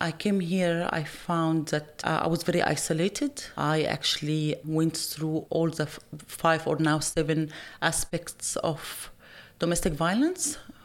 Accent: Egypt; moved away as an adult; now in Australia; I'm 43 years old. I come from Egypt in 2001 on a spousal visa.

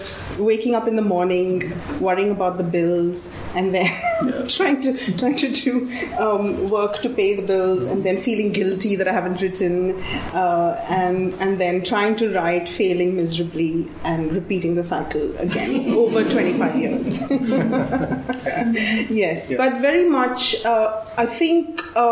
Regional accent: India; I grew up in India in the 70s, 80s and 90s.

